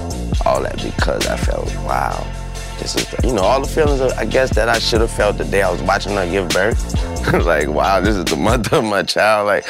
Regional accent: New Orleans, Louisiana, United States

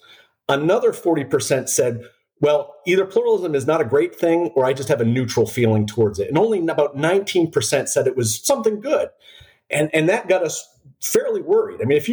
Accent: Massachusetts, United States; now in Dallas, United States; And a kid growing up in Massachusetts, never expected to be in Texas ever

